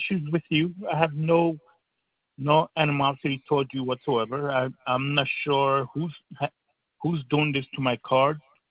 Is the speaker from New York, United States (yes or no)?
yes; New York, United States; I'm from New York, so I get easily heated.